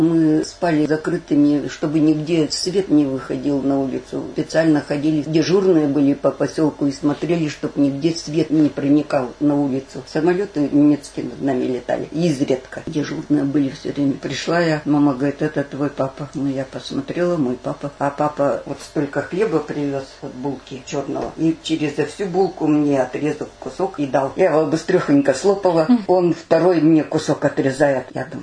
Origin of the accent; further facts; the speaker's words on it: Kostroma Oblast, Russia; Родилась я в Тюменской области, в Новозаимском районе. Родители меня увезли в Костромскую область в 1940 году. Мне было 2 года.